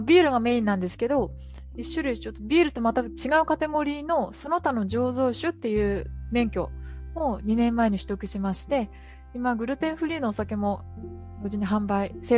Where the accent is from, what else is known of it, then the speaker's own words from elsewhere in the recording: Kanazawa, Ishikawa, Japan; やっぱ私地元石川金沢なんですけど